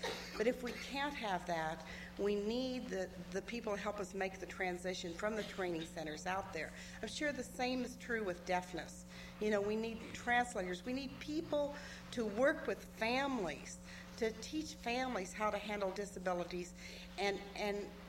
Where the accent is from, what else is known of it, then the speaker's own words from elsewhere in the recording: Fort Yukon, Alaska, United States; now in Anchorage, United States; I'm from Fort Yukon, currently living in Anchorage.